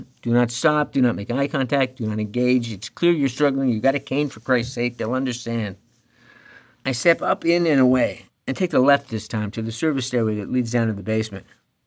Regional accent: Canada; Lincoln? I don't know. I'm Canadian.

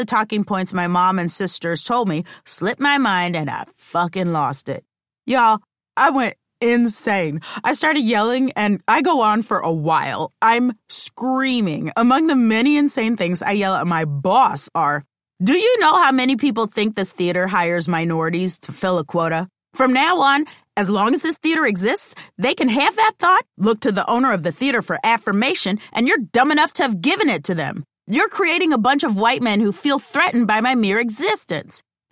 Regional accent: Omaha, Nebraska, United States; It was the best way to learn, and unfortunately, a necessary thing growing up in Omaha.

